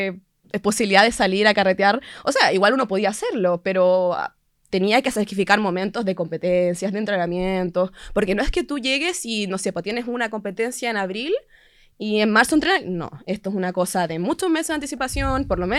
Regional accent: Castro, Los Lagos, Chile; yo soy de Castro. Inicié obviamente en casa. Partí en Castro.

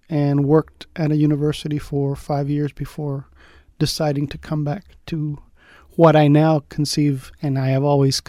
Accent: Antofagasta, Chile; moved away as an adult; also born or lived in Santiago, Chile; I was born and raised in Antofagasta, and then after a stint back in the U.S., we came back to Chile, but we came back to Santiago, mm-hmm, and lived in Santiago.

